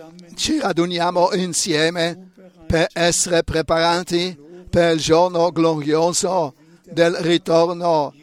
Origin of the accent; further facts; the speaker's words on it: Romania; Italian is a second language; Veniamo dalla Romania e vi portiamo i saluti dalla Romania.